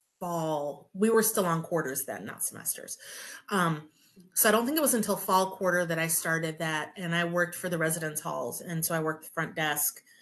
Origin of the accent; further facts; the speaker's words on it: Indiana, United States; also born or lived in Minnesota / Ohio / Pennsylvania / Illinois; So I was born in Minnesota, grew up in Indiana, did college and medical school in Ohio, did residency in Pennsylvania, and then Illinois for fellowship.